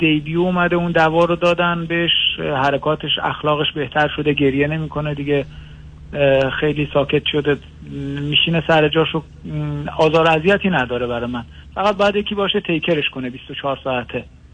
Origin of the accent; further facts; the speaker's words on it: Iran; خاطر اینکه ما ایرانی هستیم ویزا ندادن